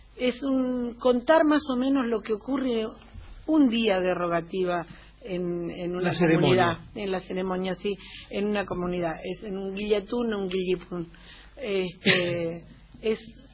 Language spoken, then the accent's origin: Spanish; Neuquén, Argentina; repasando mi niñez, nosotros vivíamos en Neuquén